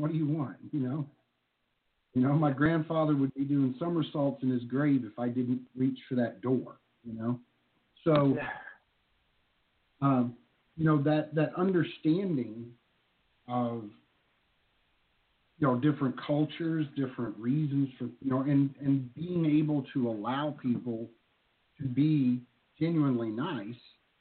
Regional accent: the South, United States; I say up here because I was raised in the South, and I was raised with a certain set of behaviors that a gentleman performed.

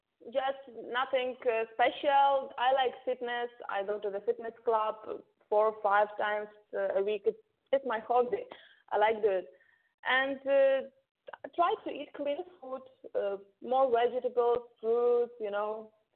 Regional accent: Lviv, Lviv Oblast, Ukraine; I'm from Ukraine, from beautiful city Lviv. My city is very close to Poland.

